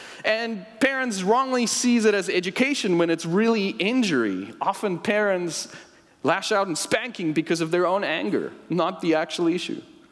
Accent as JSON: {"language": "English", "country": "South Africa", "tie": "born or raised there", "moved": "yes", "lives_now": "United States", "said": "And I'm like, I grew up in South Africa, but I'm raising kids in America, so I can't teach this class."}